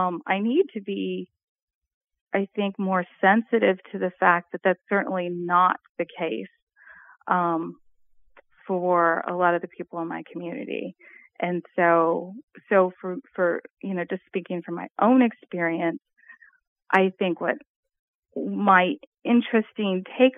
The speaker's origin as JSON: {"language": "English", "town": "San Diego", "region": "California", "country": "United States", "tie": "born or raised there", "said": "I grew up in San Diego, so close to the Mexican border that you could literally see Mexico from where I lived."}